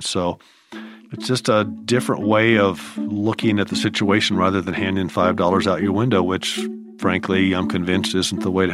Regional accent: Nebraska, United States; And I grew up in Nebraska around a rural environment.

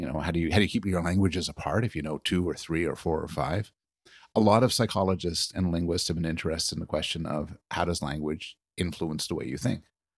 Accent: Quebec, Canada; I was raised in Quebec, mostly French-speaking province, and my French is terrible. I grew up in kind of a Jewish-Greek neighborhood where my friends didn't speak French.

